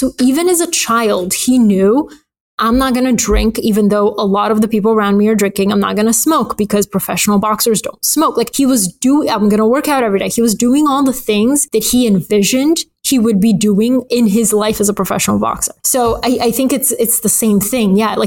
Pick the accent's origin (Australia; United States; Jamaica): United States; Atlanta, Georgia; I grew up in Atlanta. CNN is based in Atlanta.